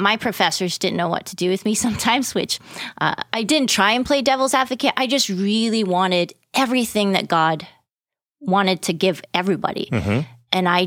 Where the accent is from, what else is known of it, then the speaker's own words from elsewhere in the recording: Scotland, United Kingdom; I grew up in Scotland